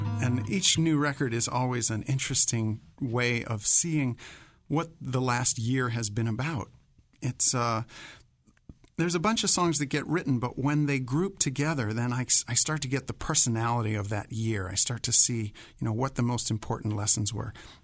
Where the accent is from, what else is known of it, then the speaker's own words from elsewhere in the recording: Dayton, Ohio, United States; Well, I was born in Dayton.